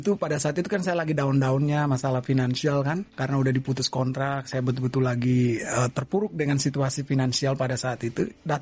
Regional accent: Ambon, Maluku, Indonesia; Kebetulan saya Ambon itu masuk dalam daerah target ya, daerah target.

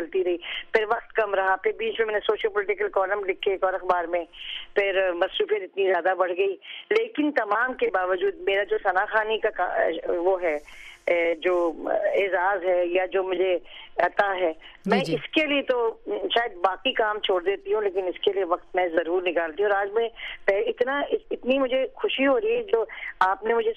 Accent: Karachi, Sindh, Pakistan; کراچی میں پیدا ہوئی ہوں, کراچی سے ہی تعلق ہے میرا, اور پاکستان کی شہری ہوں, اس کے مجھے بہت فخر ہے. تو یہی کراچی سے تعلق ہے جی میرا.

